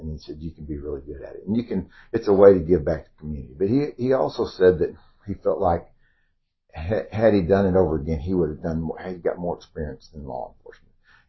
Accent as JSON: {"language": "English", "town": "Lido", "country": "United States", "tie": "born or raised there", "said": "I grew up in Lido."}